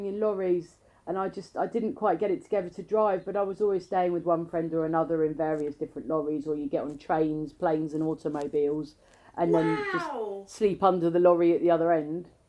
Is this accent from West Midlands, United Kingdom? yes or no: no; London, United Kingdom; I'm from Northwest London. I'm from near Watford.